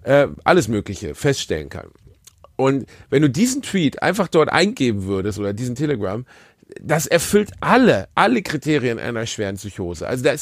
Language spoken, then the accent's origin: German; Gelsenkirchen, North Rhine-Westphalia, Germany; Ich komme aus Gelsenkirchen. So, bei uns heißt das Satanisten, genau.